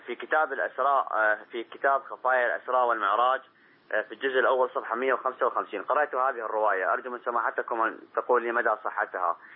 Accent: Iraq; بعض ما يقوم به السياسيين أو الأحزاب السياسية خاصة عندنا في العراق

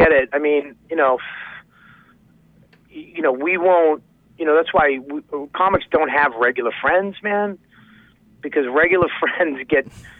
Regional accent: Boston, Massachusetts, United States; now in New York, United States; From Boston originally, New York for the last 12 years.

